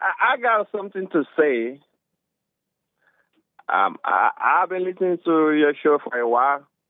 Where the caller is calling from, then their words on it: Lagos, Nigeria; I'm not calling from South Africa. I'm calling from Lagos, Nigeria, Africa.